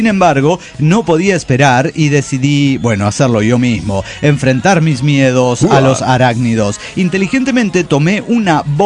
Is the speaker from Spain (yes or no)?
no; León, Guanajuato, Mexico; de León, Guanajuato, México.